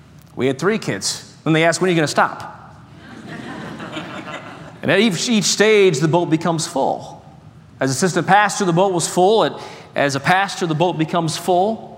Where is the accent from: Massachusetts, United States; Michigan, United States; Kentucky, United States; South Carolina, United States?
Michigan, United States; But I come from Michigan, where it rains like every day.